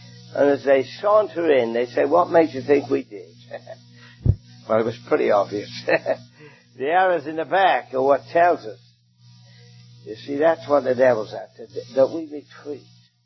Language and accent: English; England, United Kingdom; Now, I grew up in England. You can tell from my accent. Not Scotland, by the way. Don't make that mistake. I grew up in England